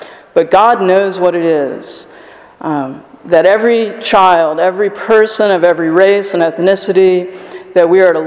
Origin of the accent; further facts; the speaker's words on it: Virginia, United States; Also, my experience growing up in Virginia, I went to high school, I mentioned last week, outside of Charlottesville in Albemarle County